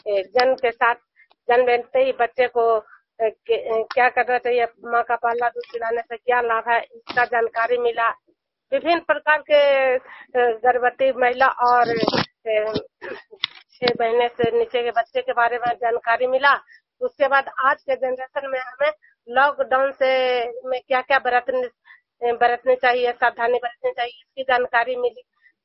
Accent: Juniyar, Bihar, India; मैं नालंदा जिला हिस्सा प्रखंड और जुनियार गांव के निवासी हूं

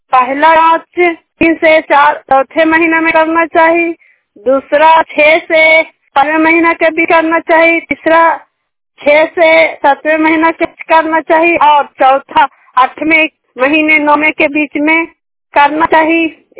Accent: Saikari, Bihar, India; सैकरी के निवासी हूँ, सैकरी पंचायत के रहने वाली हूँ, जिला नालंदा से बोल रहे

